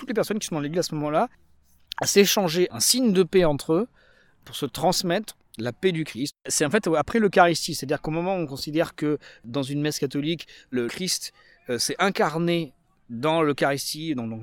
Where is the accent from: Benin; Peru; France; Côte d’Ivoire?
France; ce qu'on connaît chez nous en France.